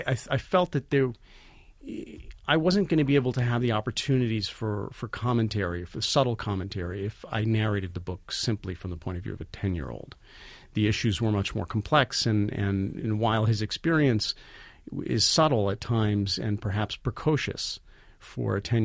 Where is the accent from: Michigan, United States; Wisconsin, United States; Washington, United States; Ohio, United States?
Wisconsin, United States; Milwaukee; Well, I grew up in Milwaukee in the 80s